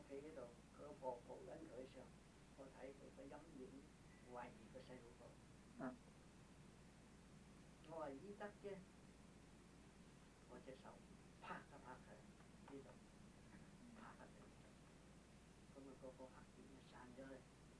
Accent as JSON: {"language": "Cantonese", "region": "Guangdong", "country": "China", "said": "人，我父親是廣東人。我必心啦，越南同廣東一樣，越南話同廣東差少少"}